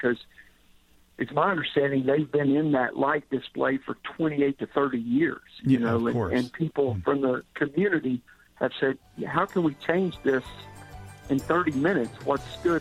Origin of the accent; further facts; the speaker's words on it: Arkansas, United States; my hometown, where I actually grew up in Arkansas, had a very similar situation.